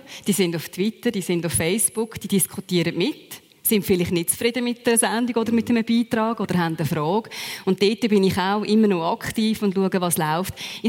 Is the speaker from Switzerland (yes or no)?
yes; Aargau, Switzerland; Ich bin auch ein Familienmensch, ich habe Familie hier, ich komme aus dem Aargau.